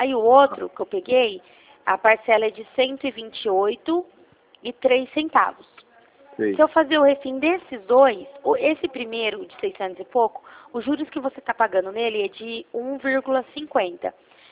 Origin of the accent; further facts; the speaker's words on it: Presidente Prudente, São Paulo, Brazil; Eu sou de Presidente Prudente, interior de São